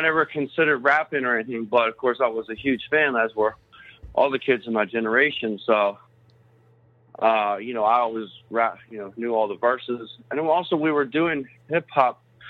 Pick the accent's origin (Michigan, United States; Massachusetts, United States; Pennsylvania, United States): Pennsylvania, United States; Philadelphia; I grew up in Center City in Philadelphia, and there was a lot of street music going on